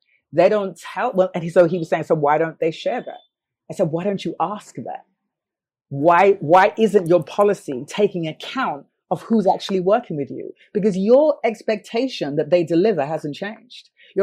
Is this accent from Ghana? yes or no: yes; Ghana; also born or lived in New York, United States; I lived in New York for almost a decade. So as a creative migrant, I came across it all the time. I'm Ghanaian